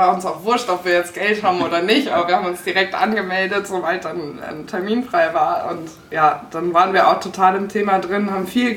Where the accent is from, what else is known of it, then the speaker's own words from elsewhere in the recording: Cologne, North Rhine-Westphalia, Germany; also born or lived in Wiesbaden; now in Munich, Germany; Ich komme aus Köln ursprünglich.